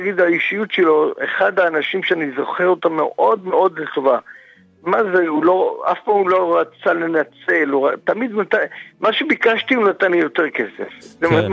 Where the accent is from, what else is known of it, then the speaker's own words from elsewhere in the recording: Ramat Gan, Tel Aviv District, Israel; אני רמת גני. אני רמת גני